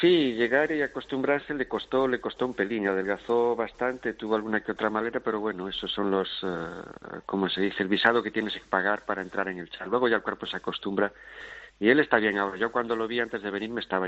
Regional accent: Spain; now in Chad; somos varios españoles.

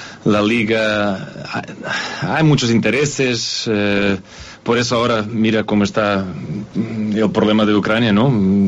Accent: Estoril, Lisbon, Portugal; Spanish is a second language; Soy de Estoril, al lado de Lisboa.

